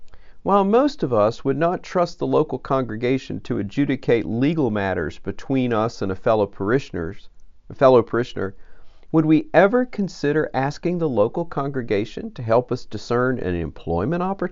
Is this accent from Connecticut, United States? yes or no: no; Wisconsin, United States; Before I'm an American, a Wisconsinite, a Southerner, an Episcopalian, or any other label I wish to self-apply.